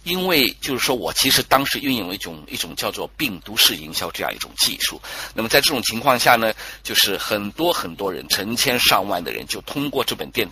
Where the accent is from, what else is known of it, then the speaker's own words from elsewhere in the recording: Jiangsu, China; born there; moved away as an adult; 我其实呢是在1990年的时候到澳大利亚去留学的。我原来就是出生在江苏这边哈